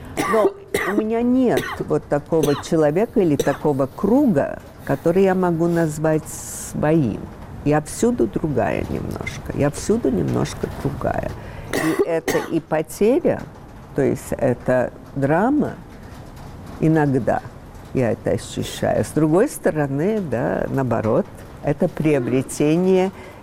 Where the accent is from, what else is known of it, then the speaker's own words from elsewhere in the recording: United States; английский мне ближе всего, конечно. Я выросла в Америке, я 8 лет приехала в Америку, я училась в Америке